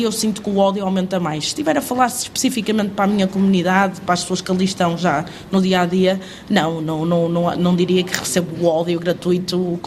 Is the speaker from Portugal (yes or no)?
yes; Portugal; sou negra, mas também sou portuguesa